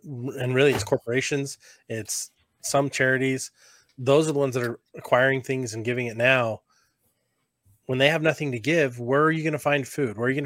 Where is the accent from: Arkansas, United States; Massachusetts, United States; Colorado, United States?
Colorado, United States; also born or lived in Idaho; I'm originally from Idaho, grew up in Colorado, but is in Idaho.